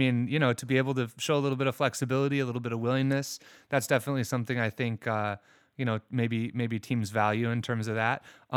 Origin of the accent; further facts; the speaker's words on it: Cayucos, California, United States; I'm from around here, so I'm from Cayucas.